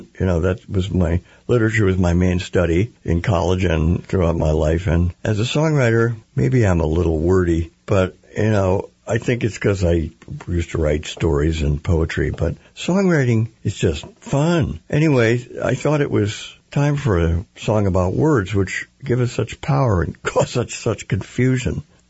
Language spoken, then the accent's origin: English; New England, United States; now in California, United States; I grew up in New England. I've been here for long enough that I know the New Englander's always in me, but I'm a Californian.